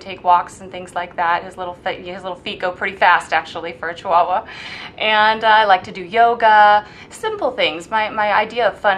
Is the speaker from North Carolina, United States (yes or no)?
no; Huntington Beach, California, United States; Well, I am a Southern California girl, born and raised in Huntington Beach, California.